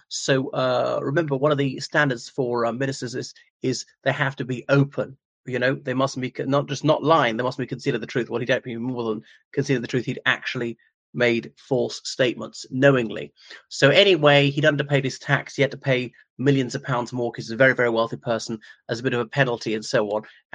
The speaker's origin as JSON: {"language": "English", "country": "Ireland", "said": "from Ireland, thanks for coming back to my channel."}